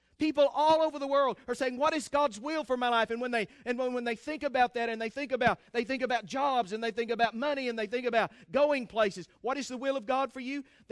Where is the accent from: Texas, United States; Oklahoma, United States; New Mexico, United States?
Texas, United States; I am a Texan. And if you were to cut me open, I would bleed Texas.